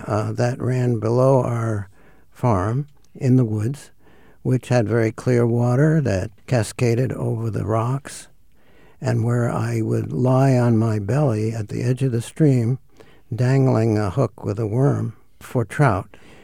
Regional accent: Brooklyn, New York, United States; I grew up in Brooklyn, in New York.

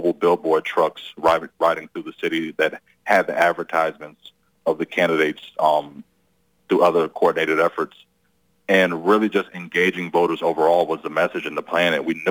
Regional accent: West Palm Beach, Florida, United States; now in Jacksonville, United States; because I'm from Palm Beach, West Palm Beach, spent a good chunk of my time in Tallahassee.

